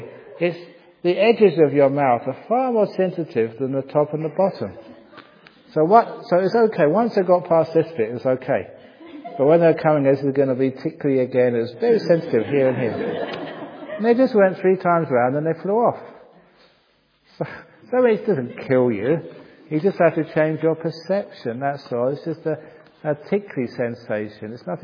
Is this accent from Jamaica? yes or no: no; England, United Kingdom; No, only English people can. I'm English, you're all foreigners.